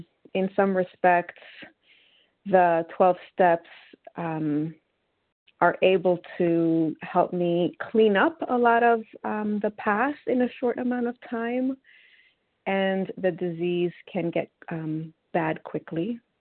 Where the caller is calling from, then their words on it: New York City, New York, United States; I'm calling from New York City.